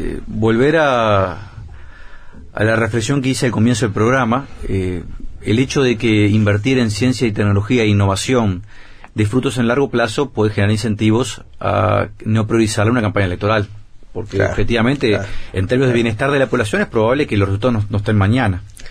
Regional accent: Uruguay; tenemos que ser capaces como uruguayos de reconstituirlos.

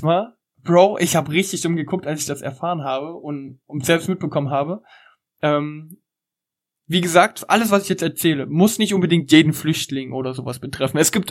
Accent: eastern Germany, Germany; Pass auf, ich komme ja aus dem Osten

